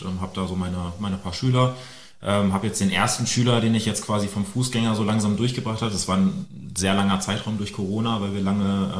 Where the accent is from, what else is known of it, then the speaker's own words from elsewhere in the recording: Celle, Lower Saxony, Germany; Ich bin in Celle aufgewachsen, also relativ nah an Hannover.